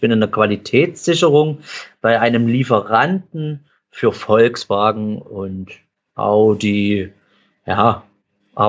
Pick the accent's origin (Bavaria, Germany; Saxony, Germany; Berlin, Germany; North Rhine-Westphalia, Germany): Saxony, Germany; accent: Saxon; mit meinem super sächsischen Dialekt dann noch Englisch zu sprechen.